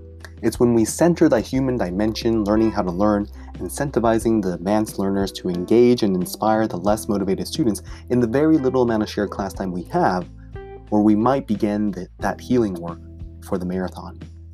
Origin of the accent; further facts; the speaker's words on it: California, United States; By virtue of growing up in the Bay Area in the early 2000s